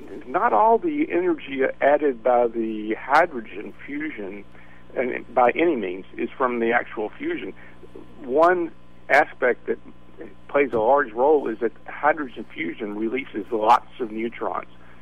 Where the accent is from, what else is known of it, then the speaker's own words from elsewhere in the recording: Davidson, North Carolina, United States; the nearest beer joint to where I grew up in Davidson was owned by a woman named Hattie Bumgarner.